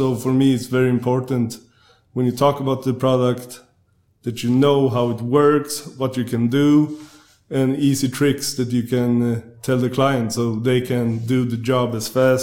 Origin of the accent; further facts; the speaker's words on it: Sweden; English is a second language; I come from Sweden.